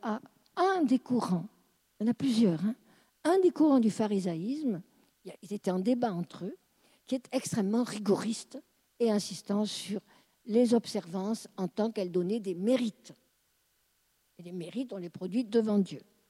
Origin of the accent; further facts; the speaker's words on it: South, France; On est juif. Moi, je ne distingue pas les N-A-I-T et les N-E parce que je suis du Midi et que je ferme tout